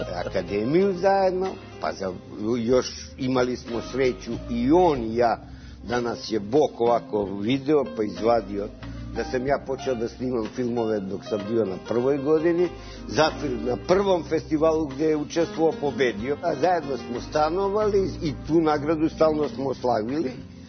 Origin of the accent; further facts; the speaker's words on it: Skopje, North Macedonia; Počeli smo da se družimo kao članovi dečje radio drame u Skoplju, pa smo zajedno išli na akademiju, pa smo zajedno završili, pre nego što smo išli na akademiju, završili gimnaziju u Skoplju